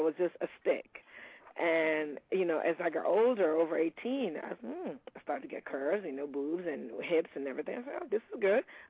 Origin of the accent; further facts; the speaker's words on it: New York City, New York, United States; I was born in Brooklyn, but I'm actually from Nigeria. I'm off Nigerian parent, yes.